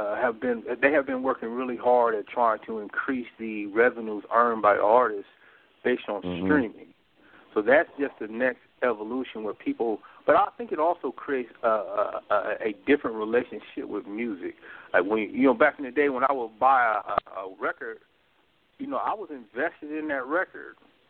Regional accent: Columbus, Ohio, United States; now in California, United States; I remember I grew up in Columbus, Ohio. When I moved to California, I drove in my car.

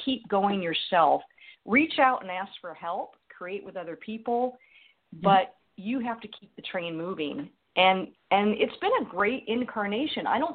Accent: Los Angeles, California, United States; So, you know, I grew up in Los Angeles.

